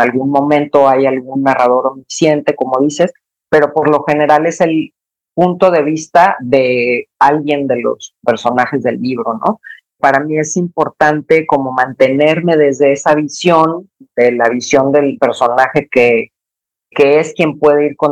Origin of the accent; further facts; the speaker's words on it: Mazatlán, Sinaloa, Mexico; now in Guadalajara, Mexico; Yo soy de Mazatlán, como sabes, aunque llevo ya muchos años viviendo en Guadalajara